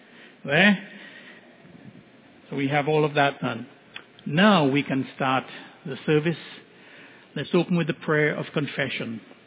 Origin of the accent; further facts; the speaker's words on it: Trinidad & Tobago; when I was growing up in Trinidad, I always thought that this song had only two verses